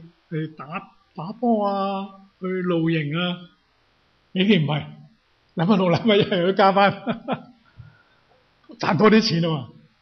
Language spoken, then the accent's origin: Cantonese; Guangdong, China; 我们广东人很清楚，虚就空的嘛